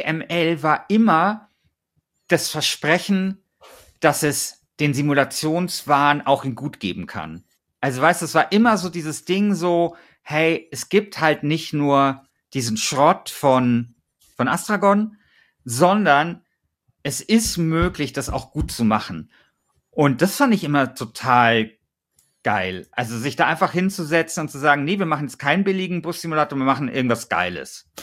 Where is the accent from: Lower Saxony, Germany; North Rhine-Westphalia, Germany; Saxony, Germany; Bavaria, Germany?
Bavaria, Germany; mein Heimatbundesland Bayern